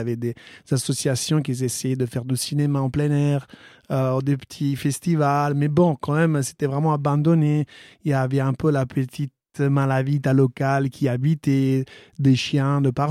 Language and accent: French; Matera, Basilicata, Italy; moved away as an adult; moi, j'ai vécu à Matera jusqu'à l'âge de 18 ans. Ville tranquille, sereine, avec plein d'histoires.